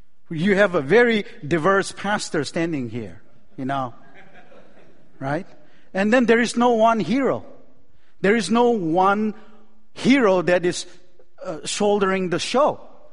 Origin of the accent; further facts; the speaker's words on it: Chicago, Illinois, United States; So I'm a Cubs fan. I'm from Chicago. My son born there. My wife and I, we all started there.